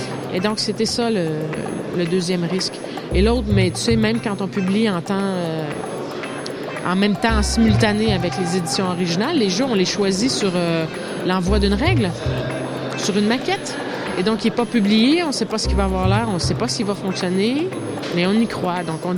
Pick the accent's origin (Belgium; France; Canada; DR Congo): Canada; parce que ça n'a rien à voir avec la façon dont ça se fait chez nous au Canada.